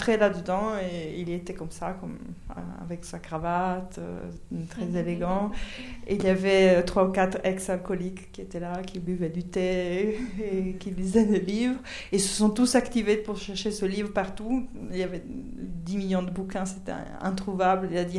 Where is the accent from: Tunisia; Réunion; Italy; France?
Italy; French is a second language; Je dis « Mais je suis italienne !»